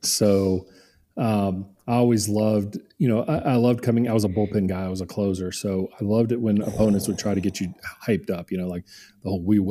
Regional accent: Louisiana, United States; that being said, though, I am from Louisiana, you know, and so we probably have something along those lines.

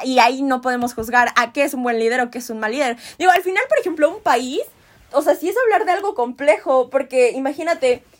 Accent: Mexico; como mexicanos, ¿qué es mexicano?

